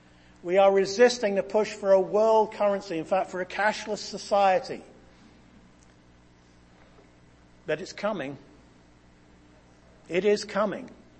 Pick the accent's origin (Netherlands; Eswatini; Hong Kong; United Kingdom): United Kingdom; England; I come from England.